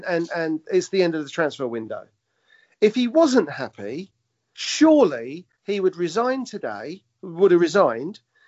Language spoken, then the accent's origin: English; Leigh-on-Sea, East of England, United Kingdom; from Leon C in Essex.